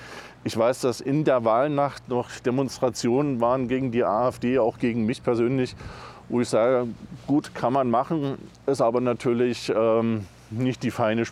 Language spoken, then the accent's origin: German; Erfurt, Thuringia, Germany; Also, geboren bin ich in Erfurt, bin auch dort aufgewachsen, bin auch dort zur Uni gegangen, zur Schule gegangen.